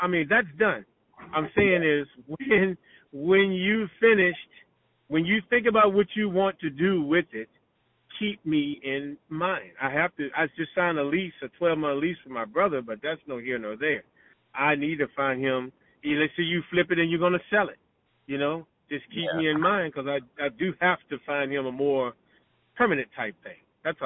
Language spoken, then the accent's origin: English; New York, United States; You know, I'm from New York, and I've been here a mile a minute.